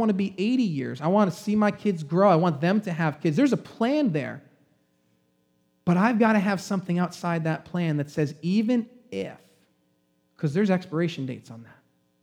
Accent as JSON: {"language": "English", "town": "Long Island", "region": "New York", "country": "United States", "said": "Okay, we're from Long Island. It's what we're going to do."}